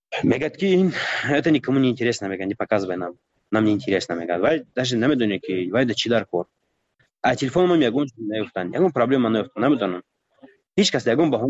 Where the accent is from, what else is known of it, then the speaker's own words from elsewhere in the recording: Tajikistan; من تاجیکم از تاجیکستانم